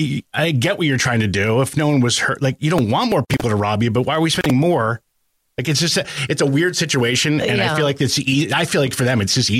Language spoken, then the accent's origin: English; New Jersey, United States; Growing up in New Jersey, they had that.